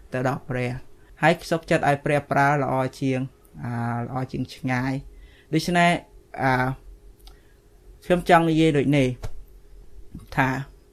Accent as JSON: {"language": "Khmer", "region": "Mekong Delta", "country": "Vietnam", "tie": "born or raised there", "lives_now": "Phnom Penh, Cambodia", "said": "ស្រុកកំណើតរបស់ខ្ញុំនៅកម្មជាក្រោមនេះនៅដាច់ស្រយាល"}